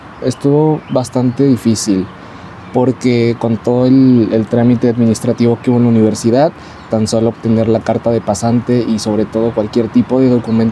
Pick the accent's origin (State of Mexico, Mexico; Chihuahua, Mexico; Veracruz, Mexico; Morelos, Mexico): State of Mexico, Mexico; Texcoco; Yo soy originario de Texcoco, entonces mi pueblo se llama San Bernardino, está a 5 minutos de la universidad